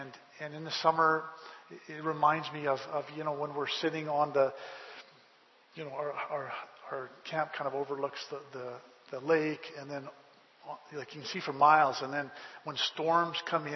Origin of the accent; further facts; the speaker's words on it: Calgary, Alberta, Canada; You know, I grew up in Calgary, and I mean, you can't see the stars in Calgary because you got all the lights there, right?